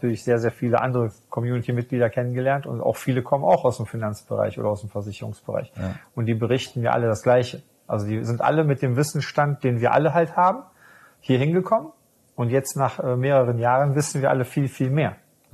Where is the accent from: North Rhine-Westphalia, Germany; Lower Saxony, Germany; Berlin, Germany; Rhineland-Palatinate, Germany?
North Rhine-Westphalia, Germany; Düsseldorf; ich komme aus Düsseldorf.